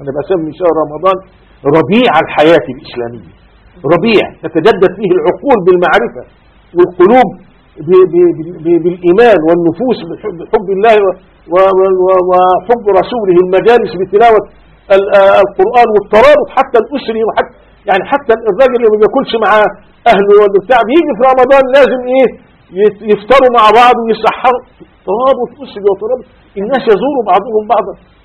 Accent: Gharbia, Egypt; مولد السيد البدوي، وكان في طنطا بالقرب منا 20 كيلو منها،

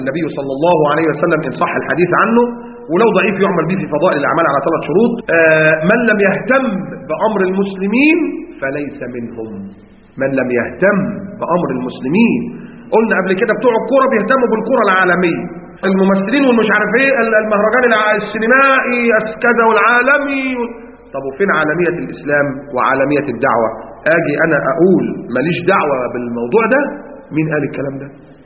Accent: Egypt; لكن يهمني كمسلم، ولو إن أنا مصري أو أنا مصري ماليش دعوة، لا كذلك يهمني المسجد الأقصى وأنا مصري لأني مسلم،

